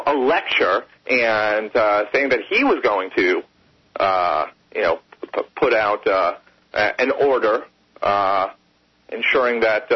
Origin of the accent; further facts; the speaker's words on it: New York, United States; I'm from New York, and when I used to live in the Lower East Side